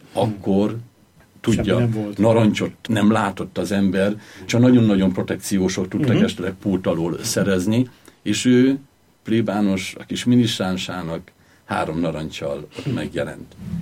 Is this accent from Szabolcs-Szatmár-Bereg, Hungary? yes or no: yes; Szabolcs-Szatmár-Bereg, Hungary; ahol felnőttem, hiszen Nyírség nem egy mezőgazdaságilag is termékeny vidék